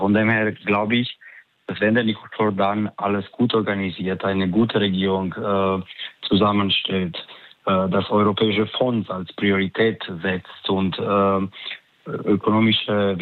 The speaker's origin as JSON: {"language": "German", "country": "Romania", "said": "Also bei uns in Rumänien ist TikTok sehr groß."}